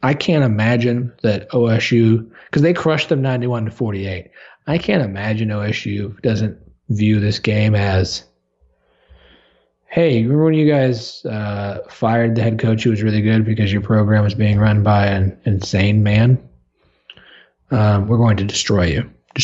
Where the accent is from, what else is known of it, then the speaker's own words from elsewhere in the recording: Tulsa, Oklahoma, United States; I grew up in Tulsa.